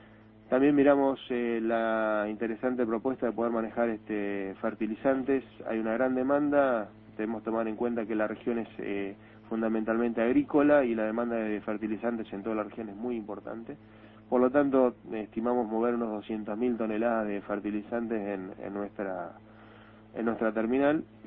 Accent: Uruguay; como uruguayo

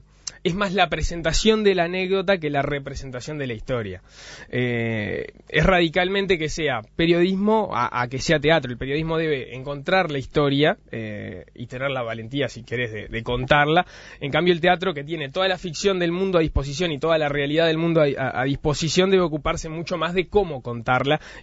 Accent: Uruguay

